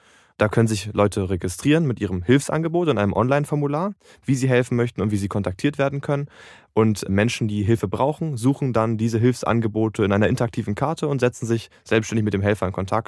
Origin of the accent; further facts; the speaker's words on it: Berlin, Germany; ich bin 17 Jahre alt und ich komme aus Berlin